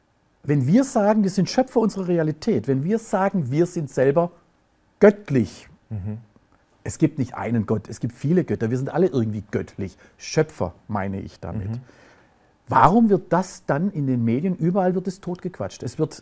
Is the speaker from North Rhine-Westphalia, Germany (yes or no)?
no; Baden-Württemberg, Germany; Ich komme aus dem Land von Porsche und Daimler-Benz und all diese Geschichten, Automobilhersteller.